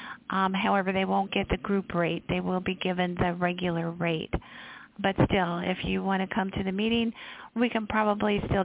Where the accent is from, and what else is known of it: Boston, Massachusetts, United States